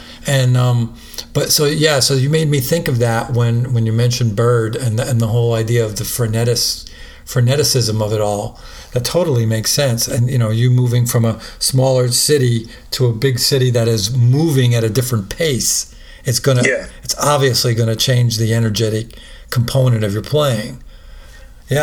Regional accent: New York, United States; And I remember that growing up in New York, how that was, you know, that was like that.

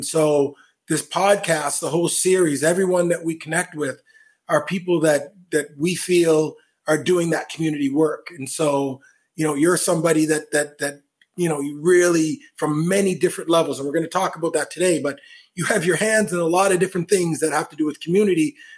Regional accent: Halifax, Nova Scotia, Canada; from Halifax, my hometown as well.

